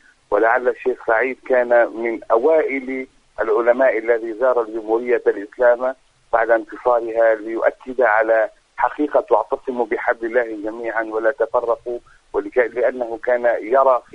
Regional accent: Lebanon; أنا كعربي، أنا كمسلم، أنا كلبناني

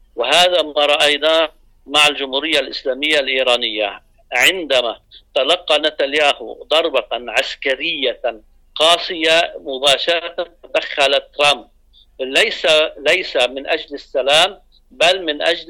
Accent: Lebanon; لأننا عندنا في لبنان لا يوجد سيادة

